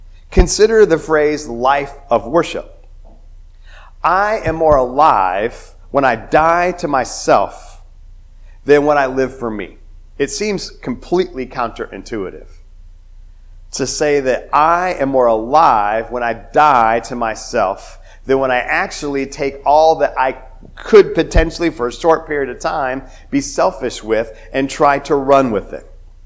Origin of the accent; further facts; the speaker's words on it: United States; Even as Americans. Like, I am an American and I'm proud of it.